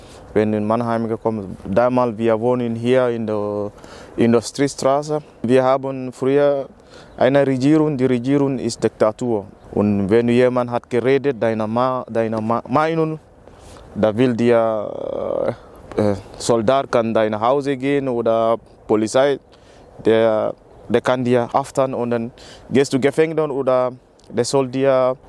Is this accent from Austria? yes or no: no; Gambia; German is a second language; now in Germany; Ich komme aus Gambia. Und dann, ich bin 30 Jahre alt und ich war früher Flüchtlinge.